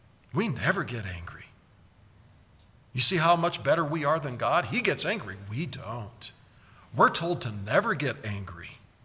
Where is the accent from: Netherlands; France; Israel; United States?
United States; and I'm a patriot, I'm an American, I'm proud to be so.